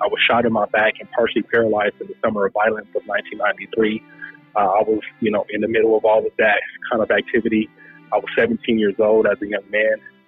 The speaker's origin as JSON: {"language": "English", "region": "Colorado", "country": "United States", "tie": "born or raised there", "said": "I grew up in Park Hill. My grandmother used to own a restaurant called A&A Fish Market. It was on the corner of 28th and Fairfax, which was one of the hearts of the community, that block right there. So I grew up on 29th and Pontiac"}